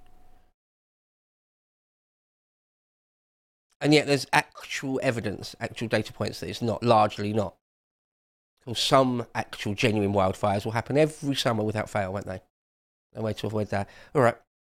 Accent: England, United Kingdom; It's easy for me to say as an Englishman. We haven't got any volcanoes. We haven't got any fault lines. We don't get earthquakes.

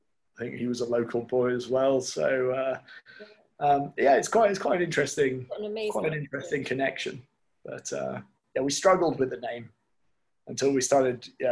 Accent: London, United Kingdom; born there; but I was born on Tatchbrook Street

